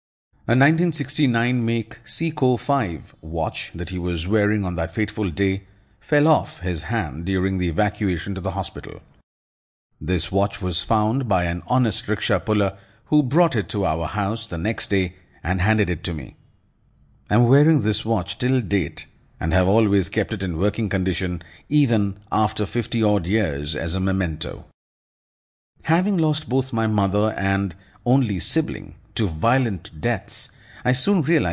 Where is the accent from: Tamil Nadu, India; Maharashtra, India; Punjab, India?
Punjab, India; my maternal uncle's place in my home state of Punjab, where I spent all my formative years under the guardianship of my Naniji, my maternal grandmother